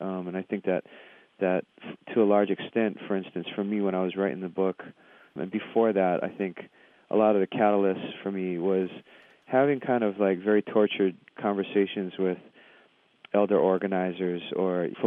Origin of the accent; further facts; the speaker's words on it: Honolulu, Hawaii, United States; And I grew up in Honolulu, Hawaii, which is, you know, majority, minority state, whatever that means anymore, you know.